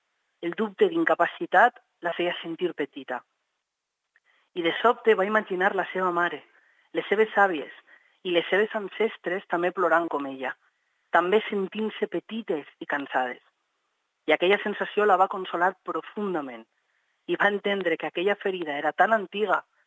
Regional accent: Vinaròs, Valencian Community, Spain; Jo sóc de Vinaròs i estic a l'Institut Vilaplana de Vinaròs.

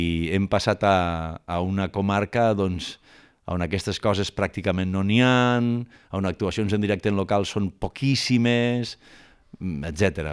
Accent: Barcelona, Catalonia, Spain; Jo sóc de Barcelona, nascut al Poble Nou, i la meva infantesa va transcórrer per aquells carrers a prop del Tio Che.

